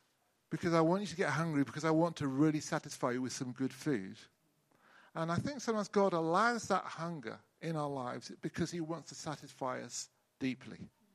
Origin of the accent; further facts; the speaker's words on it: Wellington, South West England, United Kingdom; I remember going back home to my hometown, which at that time was Wellington in Somerset.